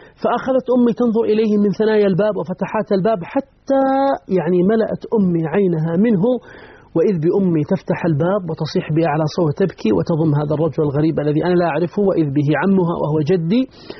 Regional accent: Taif, Makkah Province, Saudi Arabia; وأنا من أهل الطائف، فوالدتي يعود عروقها إلى أبها تحديدا النماص.

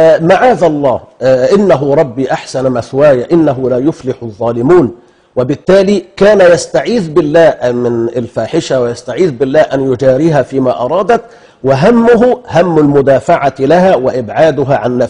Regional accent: Egypt; عندنا في مصر

